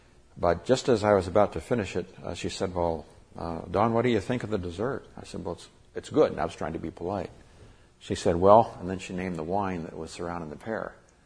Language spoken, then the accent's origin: English; Nigeria; when I was raised in Nigeria, that was something that was endemic in the culture there.